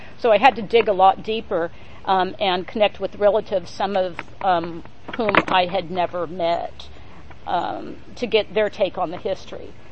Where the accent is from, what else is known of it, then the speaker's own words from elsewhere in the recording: Tulare, California, United States; born there; I was born in the Central Valley in the small town of Tulare.